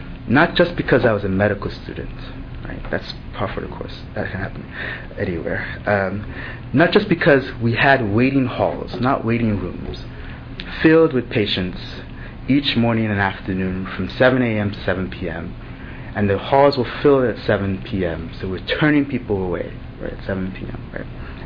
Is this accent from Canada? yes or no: no; Nigeria; moved away as an adult; now in United States; I tried to use Nigerian American, and it came for the fact that I was born in the States, raised in Nigeria from 11 years old onwards, returned for undergraduate studies